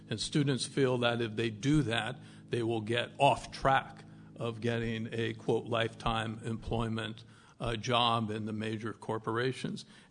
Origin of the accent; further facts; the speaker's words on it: California, United States; I come from Silicon Valley, where we breed optimism.